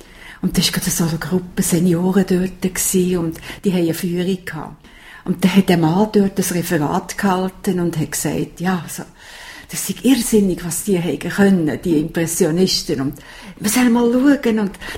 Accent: Biel, Bern, Switzerland; Und damals hatte es gerade in Biel, wo ich aufgewachsen bin, keine Lehrstelle gehabt.

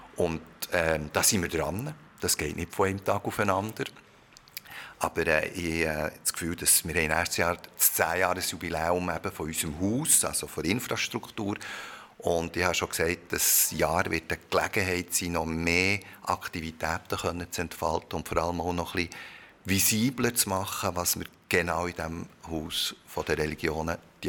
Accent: Bern, Switzerland; Also ich bin in Bern geboren, Bern in die Schule gegangen, Bern studiert und auch in Bern angefangen. Von dem her bin ich wirklich ein Berner im klassischen Sinn. Auf der anderen Seite bin ich Secondo, weil meine Eltern sind aus dem Ausland in die Schweiz zugezogen.

